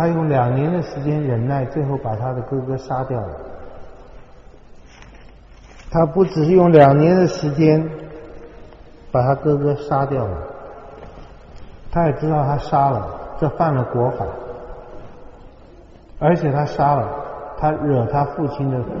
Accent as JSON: {"language": "Chinese", "country": "China", "said": "我们中国人一样，各位最好就逃到外公那里去。"}